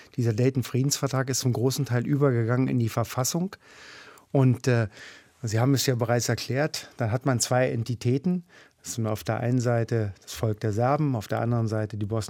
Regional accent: Germany; Ich habe natürlich als Deutscher Anpassungsprobleme.

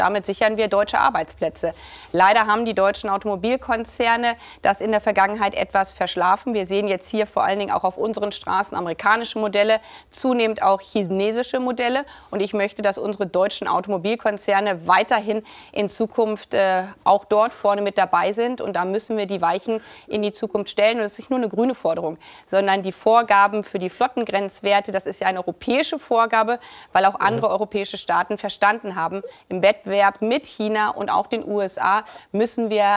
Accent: Lower Saxony, Germany; Ich bin selber auf dem Dorf in Niedersachsen groß geworden. Ich wusste, wie das mit 16 war.

